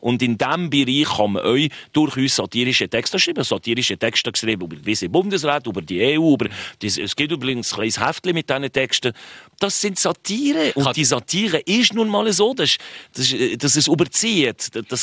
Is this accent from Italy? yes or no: no; Switzerland; born there; weil ich nur den Ausländerpass hatte. Aber geboren bin ich in der Schweiz.